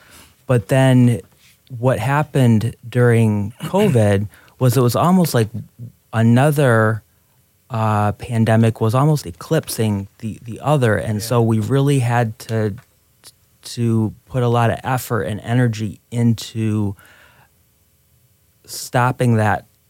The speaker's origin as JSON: {"language": "English", "region": "Michigan", "country": "United States", "also_born_or_lived": "Illinois / Maine / Pennsylvania", "said": "My background is I'm originally from Michigan, but I started and did training in Illinois and Maine and finally Pennsylvania."}